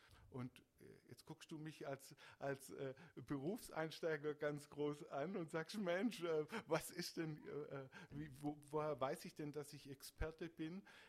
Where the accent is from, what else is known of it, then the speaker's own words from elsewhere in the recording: Baden-Württemberg, Germany; Als Schwabe natürlich auch Linsen und Spätzle.